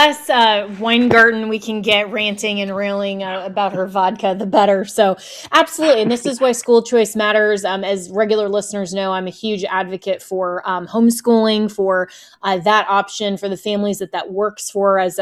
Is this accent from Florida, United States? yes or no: yes; Florida, United States; I've heard a few people even here in my home state of Florida